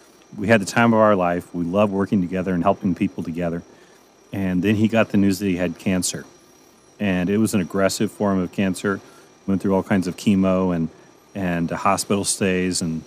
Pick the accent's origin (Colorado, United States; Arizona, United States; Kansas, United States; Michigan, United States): Kansas, United States; Altamont; I grew up in Altamont, Kansas, a little over about an hour from here.